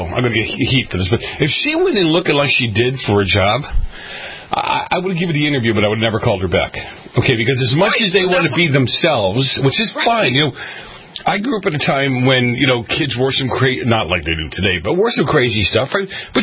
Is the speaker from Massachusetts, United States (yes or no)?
yes; Boston, Massachusetts, United States; I grew up on the East Coast in Boston, and we had air raid drills.